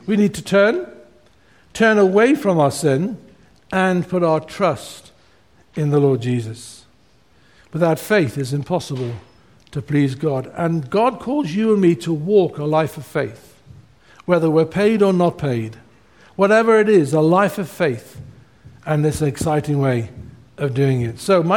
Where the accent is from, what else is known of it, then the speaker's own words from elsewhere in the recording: DR Congo; My parents were missionaries in Congo, in Central Africa. I was born in Congo. I was born in a mud hut.